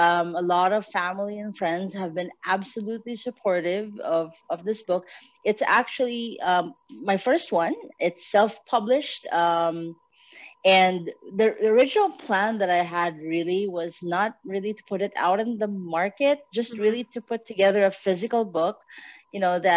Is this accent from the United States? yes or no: no; Philippines; I am from the Philippines